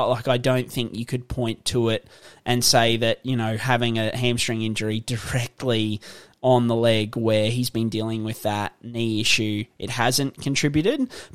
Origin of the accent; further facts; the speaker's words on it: Queensland, Australia; especially as a Queenslander as well.